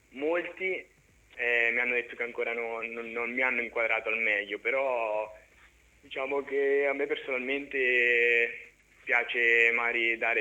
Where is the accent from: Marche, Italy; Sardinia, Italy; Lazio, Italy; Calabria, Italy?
Marche, Italy; Corridonia; Sono cresciuto, vabbè, quando ero piccolo nelle formazioni giovanili del mio paese, Corridonia